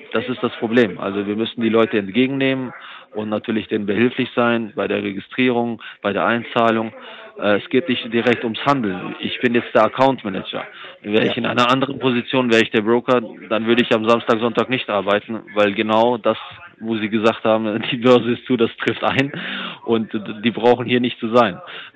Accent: Winterberg, North Rhine-Westphalia, Germany; moved away as an adult; now in Switzerland; Ich bin aufgewachsen und bin geboren in Winterberg, in Nordrhein-Westfalen. Mhm. Aber ich lebe schon seit 12 Jahren in der Schweiz.

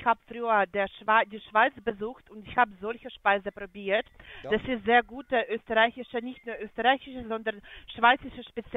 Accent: Poland; now in Strasbourg, France; ich komme ursprünglich aus Polen.

